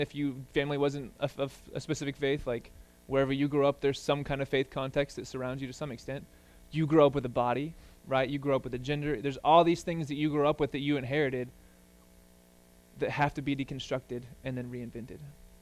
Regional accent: Missouri, United States; I'm from Podunk, Missouri, where there's like 8 Baptist churches, like 4 Assemblies of God churches, and 1 Methodist church

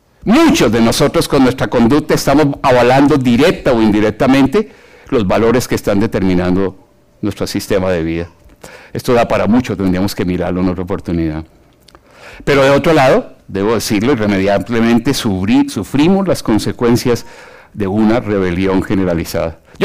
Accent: Colombia; Decimos en mi país, en Colombia

